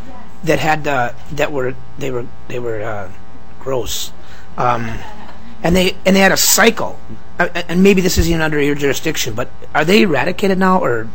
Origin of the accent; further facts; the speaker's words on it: Proctor, Minnesota, United States; now in Brainerd, United States; I grew up in Proctor up in Duluth and moved to Brainerd in 87